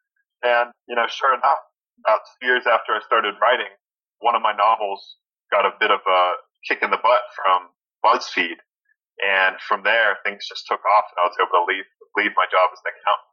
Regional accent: Pittsburgh, Pennsylvania, United States; now in Sydney, Australia; So I moved to Sydney from Pittsburgh and met my wife, who was also an accountant at PricewaterhouseCoopers.

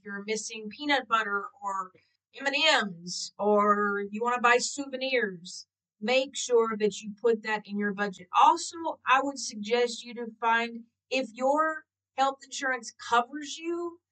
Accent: United States; now in Mozambique; So when I speak about this, I'm speaking as from an American point of view.

